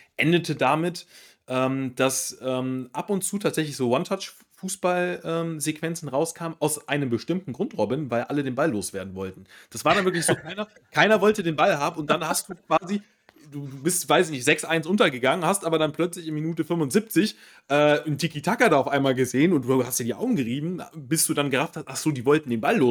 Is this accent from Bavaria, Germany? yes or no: no; Cologne, North Rhine-Westphalia, Germany; so als Kölner bist du so konditioniert, du hast immer diesen scheiß Klassenerhalt noch im Hinterkopf